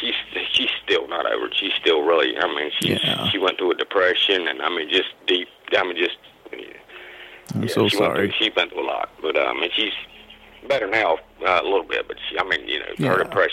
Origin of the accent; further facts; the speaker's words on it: Virginia, United States; we live in North Carolina. We're originally from Virginia. That's where I met my wife.